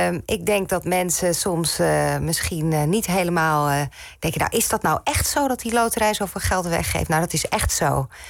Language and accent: Dutch; Netherlands; En ik denk dat we daar als Nederlanders best een beetje trots op mogen zijn.